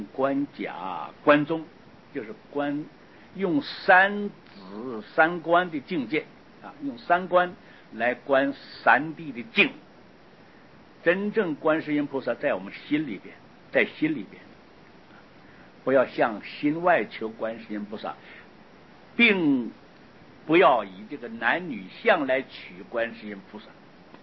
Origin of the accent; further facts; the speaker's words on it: Taiwan; 杂毛是我们台湾话